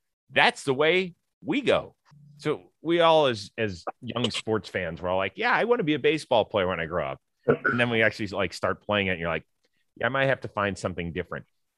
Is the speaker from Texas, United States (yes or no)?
no; Ohio, United States; Well, you know, when you grow up in the East Coast, because I grew up in Ohio, same similar weather.